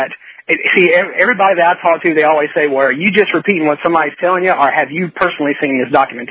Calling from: Mississippi, United States; I'm calling from Mississippi.

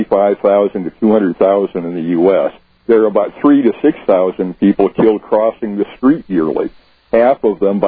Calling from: Illinois, United States; Illinois.

